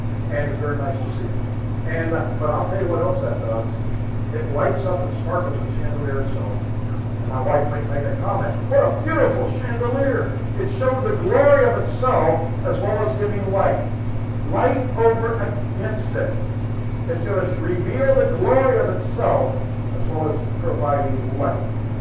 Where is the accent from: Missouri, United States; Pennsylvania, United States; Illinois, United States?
Pennsylvania, United States; Pittsburgh; But Brother Ralph comes from New England originally, and I come from Pittsburgh.